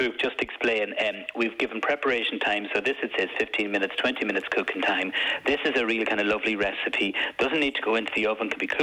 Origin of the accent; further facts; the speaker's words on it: Cavan, Ulster, Ireland; and I'm from Cavan, we can just about speak English up here.